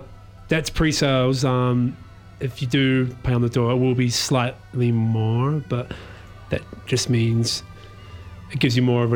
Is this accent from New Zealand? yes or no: yes; Christchurch, Canterbury, New Zealand; we're all originally from Christchurch.